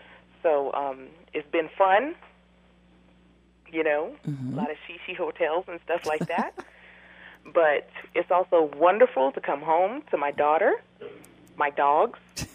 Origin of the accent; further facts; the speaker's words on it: United States; I'm an American. There's so much I can do.